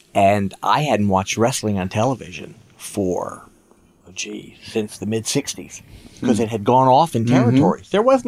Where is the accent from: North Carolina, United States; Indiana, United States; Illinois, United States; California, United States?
California, United States; And I said, hi, I'm an agent from California, and I would like to talk to someone about working with your talent.